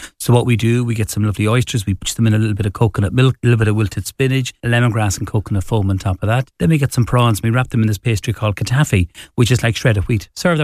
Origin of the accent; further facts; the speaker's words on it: County Cavan, Ireland; well, I'm from Cavan, we don't have any leftovers